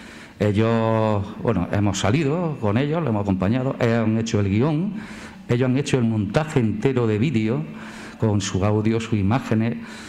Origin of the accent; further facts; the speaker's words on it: Granada, Andalusia, Spain; No, yo soy de Granada, pero llevo ya 17 años aquí.